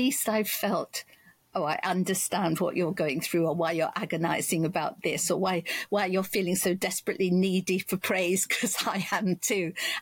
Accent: Kingston, London, United Kingdom; also born or lived in Lewisham; we moved from Lewisham in London to Kingston, where we were given a council flat. And so I was a year and a half in to schooling, so that when I arrived at six and a half or whatever

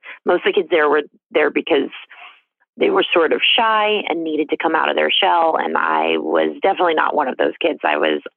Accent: Las Vegas, Nevada, United States; Yes, very true. I was born and raised in Las Vegas.

